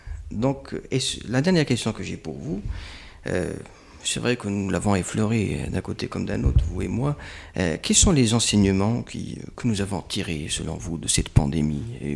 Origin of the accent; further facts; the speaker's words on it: Morocco; je suis marocain, je suis dedans